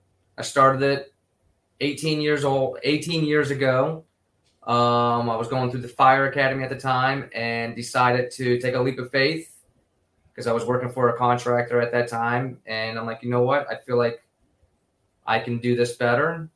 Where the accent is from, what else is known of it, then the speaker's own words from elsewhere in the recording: North Lauderdale, Florida, United States; I grew up in South Florida, first of all, and I was raised in North Lauderdale.